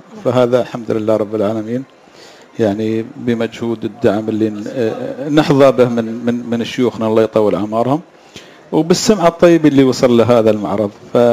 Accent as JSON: {"language": "Arabic", "country": "United Arab Emirates", "said": "عندنا في الإمارات"}